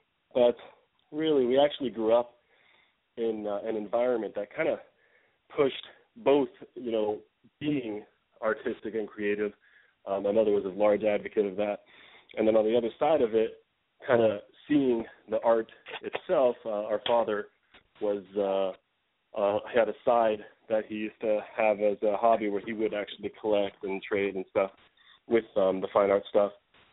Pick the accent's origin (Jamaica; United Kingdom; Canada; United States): United States; Los Angeles, California; We grew up mostly in near the Hollywood area out there.